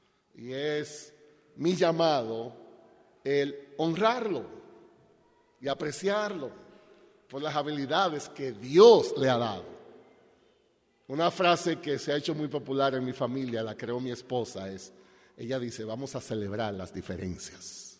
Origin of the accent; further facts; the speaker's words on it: Dominican Republic; Nosotros somos de la República Dominicana.